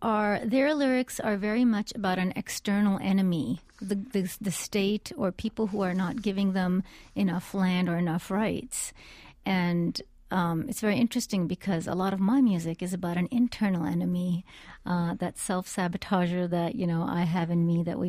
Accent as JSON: {"language": "English", "country": "Canada", "tie": "born or raised there", "also_born_or_lived": "India", "lives_now": "New York, United States", "said": "I was born in India, and then we moved to Canada in the 70s, so that's where I grew up. But I spent a lot of time as an adult in India as well."}